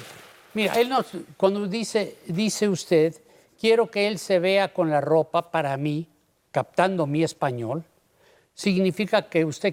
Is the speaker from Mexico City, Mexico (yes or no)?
yes; Mexico City, Mexico; born there; nací en la Ciudad de México, ya no puedo decir el DF.